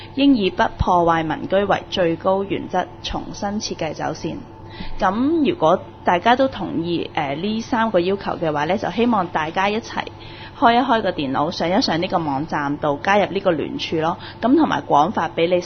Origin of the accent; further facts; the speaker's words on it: Hong Kong; 我哋香港人每個人都俾緊6000元啦，最少